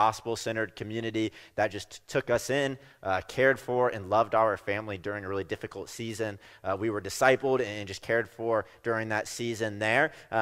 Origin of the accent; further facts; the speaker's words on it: California, United States; We're both from California, went to a state school there on the coast of California.